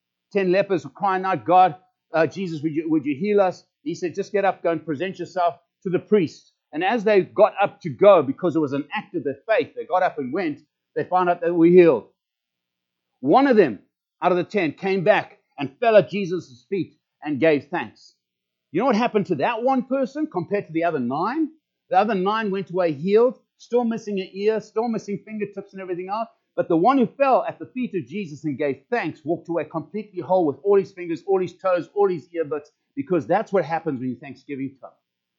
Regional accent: Zimbabwe; moved away as an adult; now in United States; and I got challenged with this when we came to the United States for the very first time in 1986. We came from Zimbabwe. I had never done an international flight in my life.

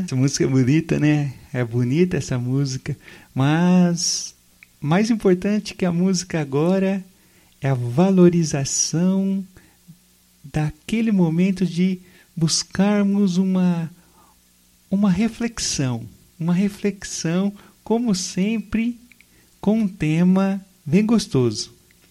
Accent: Pompeia, São Paulo, Brazil; moved away as an adult; Eu nasci em Pompeia, nasci em 1975 e morei em Pompeia até 1993.

